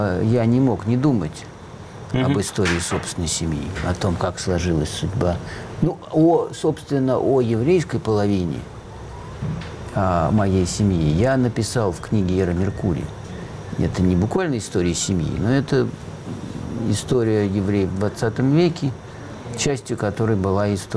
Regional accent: Moscow, Russia; я, когда рос в Москве, в Советском Союзе, учился в школе, в университете

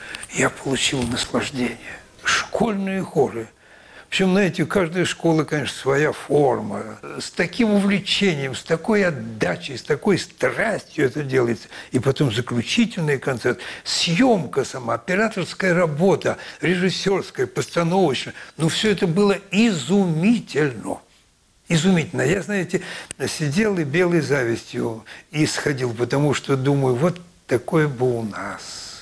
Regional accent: Saint Petersburg, Russia; Я сам ленинградец.

